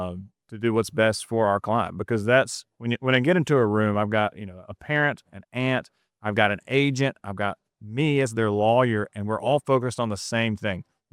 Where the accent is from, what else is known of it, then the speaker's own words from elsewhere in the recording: Mississippi, United States; I'm from Mississippi.